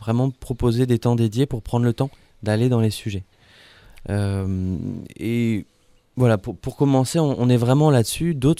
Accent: Lille, Hauts-de-France, France; Alors moi, je suis originaire de Lille, donc je suis arrivé il y a un an et demi

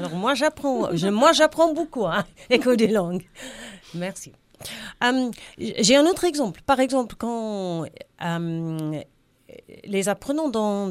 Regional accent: England, United Kingdom; French is a second language; moved away as an adult; now in Die, France; moi, j'ai vécu 50 ans en Angleterre. Je suis anglaise, je connais l'Angleterre.

